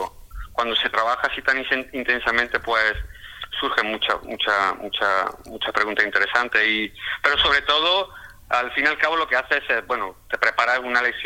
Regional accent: Córdoba, Andalusia, Spain; now in England; yo soy de Córdoba, yo vengo de Andalucía, de Córdoba.

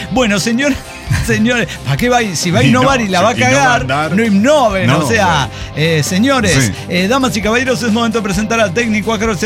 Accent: Mexico; Es porque soy mexicano.

